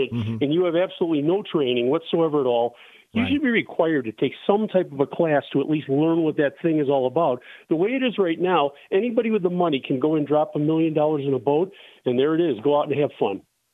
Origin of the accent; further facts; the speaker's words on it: Illinois, United States; I'm from Illinois and Lake Michigan and Lake Superior.